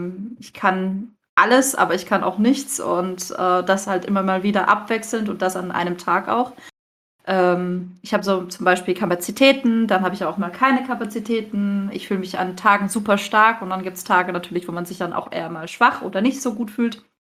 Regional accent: Freiburg, Baden-Württemberg, Germany; Ich komme übrigens aus Freiburg.

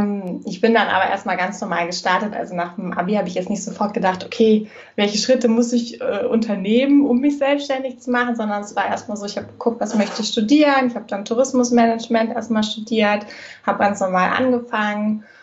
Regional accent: Hamburg, Germany; born or raised there

